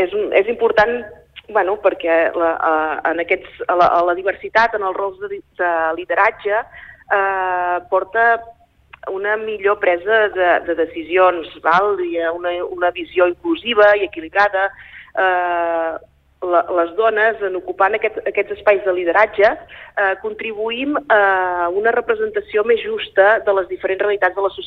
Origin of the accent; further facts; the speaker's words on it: Serra de Daró, Catalonia, Spain; com vaig assumir també ser alcaldessa del meu poble, de Serra de Daró